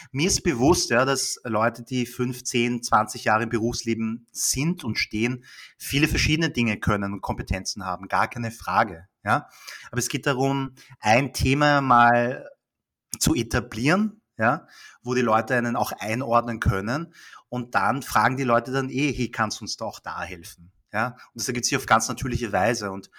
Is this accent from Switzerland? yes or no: no; Vienna, Austria; aus Österreich. Ich bin in Wien geboren und aufgewachsen. Meine beiden Eltern kommen allerdings aus Südkorea.